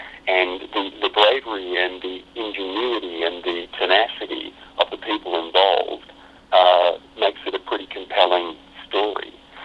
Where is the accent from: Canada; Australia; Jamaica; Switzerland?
Australia; now in New York, United States; growing up in Australia and being fed Sesame Street as a kid